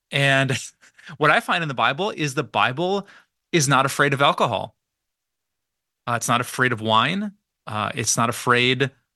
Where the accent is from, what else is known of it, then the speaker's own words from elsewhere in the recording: Green Bay, Wisconsin, United States; And we took the title from my hometown, Green Bay, Wisconsin. Did you know 7 out of the top 10 drunkest cities in the entire nation are right here in my home, beloved state of Wisconsin?